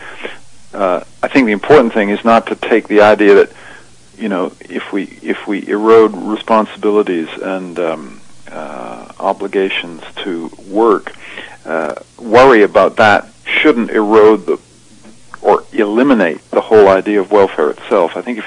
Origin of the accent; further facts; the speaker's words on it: Canada; also born or lived in England; I'm a Canadian, and I've spent a lot of time in England